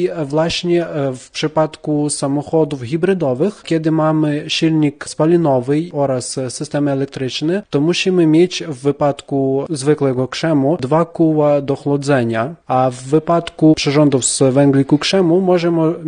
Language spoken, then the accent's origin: Polish; Western Ukraine, Ukraine; Polish is a second language; now in Poland; Jestem z zachodniej Ukrainy